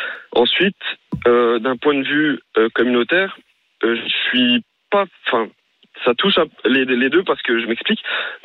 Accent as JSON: {"language": "French", "town": "Dijon", "region": "Bourgogne-Franche-Comté", "country": "France", "said": "moi, je viens de Dijon, donc en province."}